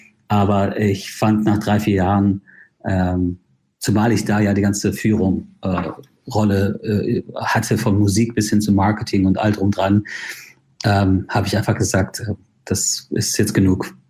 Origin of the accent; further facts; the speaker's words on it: Ireland; German is a second language; also born or lived in Spain; Naja, ich bezeichne mich schon als Ire. Ich bin irischer Staatsbürger. Ich bin zwar in Spanien geboren und habe ein sehr verrücktes Leben und habe in vielen Ländern gelebt. Aber ich habe mich in Irland immer zu Hause gefühlt.